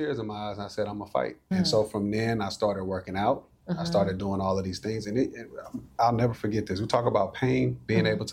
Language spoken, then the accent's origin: English; Aleve, Texas, United States; So when I was 14, so I grew up in Aleve, Texas.